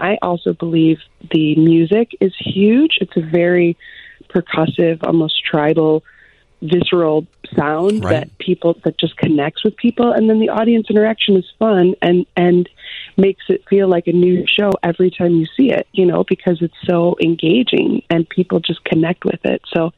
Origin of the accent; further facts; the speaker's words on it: Chicago, Illinois, United States; Well, I've been in Chicago in 3 roles, but I'm from Chicago, and so I was there for 2 years back in 2000, and then moved to New York with Blue Man